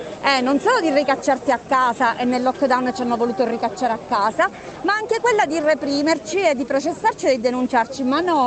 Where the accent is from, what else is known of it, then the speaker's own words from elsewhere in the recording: Palermo, Sicily, Italy; vengo da Palermo.